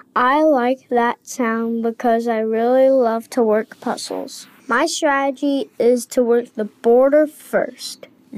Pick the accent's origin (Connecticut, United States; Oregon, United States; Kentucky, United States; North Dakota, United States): Kentucky, United States; Louisville; from Louisville, Kentucky.